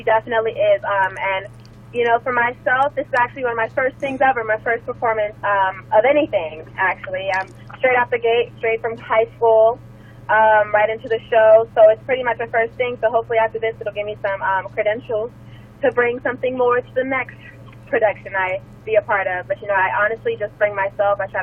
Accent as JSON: {"language": "English", "town": "Encino", "region": "California", "country": "United States", "said": "I'm from right in California, from Encino, but my family, we country folk and from Jamaica as well, so, you know, a little bit of island, a little bit of country."}